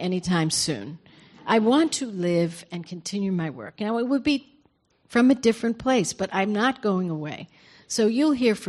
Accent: New York, United States; I come from New York. They're tough there.

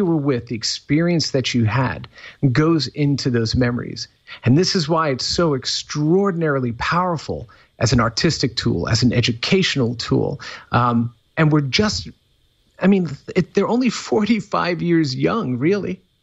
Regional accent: New York, United States; You know, growing up in New York, it's how many blocks could I walk before it got dark, before I had to come home again?

